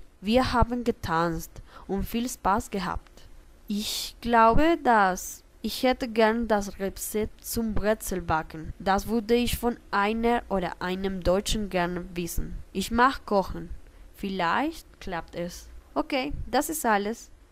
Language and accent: German; Bogotá, Colombia; first language Spanish; German is a second language; now in Germany; Ich bin 21 Jahre alt. Ich bin aus Bogota, die Hauptstadt von Kolumbien. Meine Muttersprache ist Spanisch